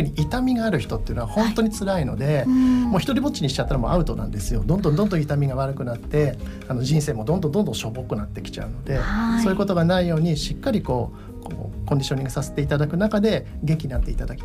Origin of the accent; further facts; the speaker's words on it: Odawara, Kanagawa, Japan; now in Kamakura, Japan; 私小田原出身なんですけれども、うん、鎌倉の方に引っ越してきまして